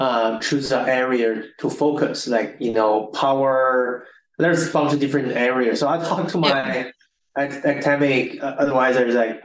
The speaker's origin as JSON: {"language": "English", "country": "China", "tie": "born or raised there", "second_language": "English", "said": "I born and raised in China, mainland China."}